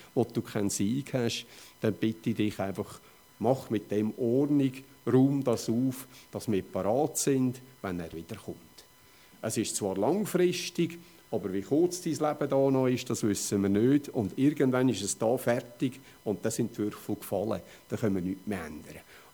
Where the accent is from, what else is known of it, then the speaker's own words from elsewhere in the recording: Switzerland; Also für unsere Sicherheit geben wir in der Schweiz als Schweizer relativ viel Geld aus.